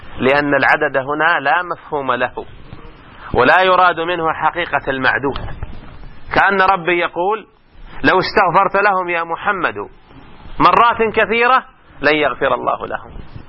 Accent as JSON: {"language": "Arabic", "country": "Saudi Arabia", "said": "عندنا في السعودية 50 فرقة"}